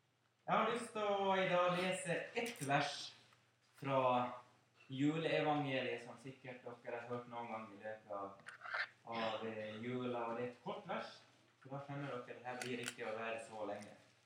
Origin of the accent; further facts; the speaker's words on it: Finland; Jeg er jo finsk, og vi er jo sta.